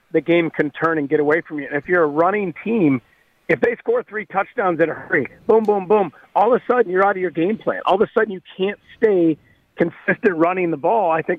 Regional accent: Florida, United States; And I grew up in Florida, so I grew up on the water, going to the beaches.

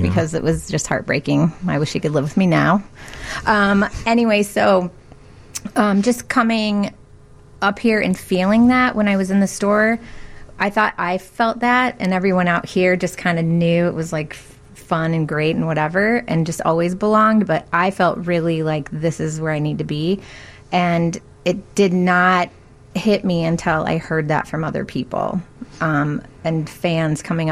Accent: Topeka, Kansas, United States; now in Chicago, United States; I grew up primarily in Kansas City, or Kansas, I should say, a small town, Topeka, Kansas. So coming to Chicago and going into the record store

